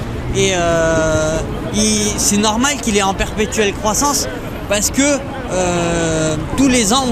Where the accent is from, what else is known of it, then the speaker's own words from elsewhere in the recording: Madagascar; now in France; je suis étudiant en gestion actuellement et je viens de Madagascar en fait.